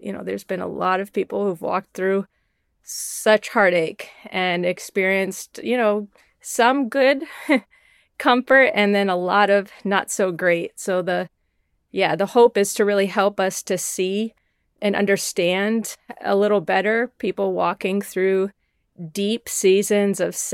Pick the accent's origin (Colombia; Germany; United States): United States; New Hampshire; I grew up in New Hampshire, family of 12 children.